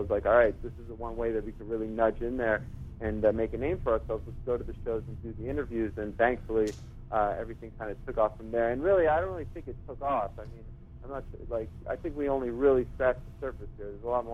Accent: Montreal, Quebec, Canada; I grew up in Montreal.

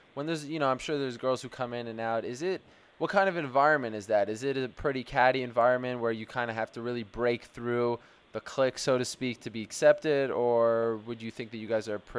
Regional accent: Canada; I'm Canadian myself, so I thought we had something in common.

